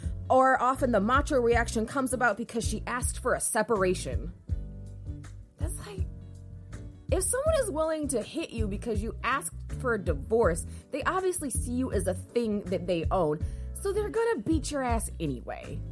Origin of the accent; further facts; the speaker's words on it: United States; I'm so American, right?